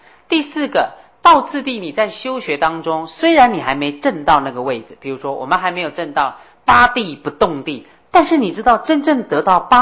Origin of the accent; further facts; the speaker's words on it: China; 我们中国人都非常喜欢六度波罗蜜